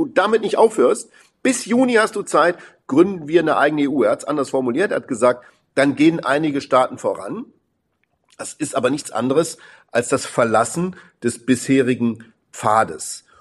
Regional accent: Saarland, Germany; wollen wir nicht als Saarländer sagen

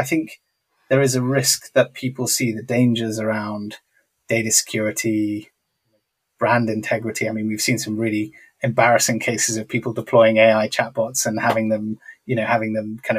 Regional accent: United Kingdom; now in Stockholm, Sweden; I'm based in Love Stockholm, it. But I'm British by background, right? I spent most of my career working in London.

